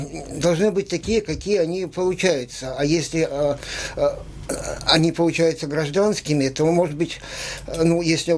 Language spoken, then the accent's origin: Russian; Crimea, Ukraine; мы в детстве жили в Крыму, и это для меня вторая, а может быть, и первая родина.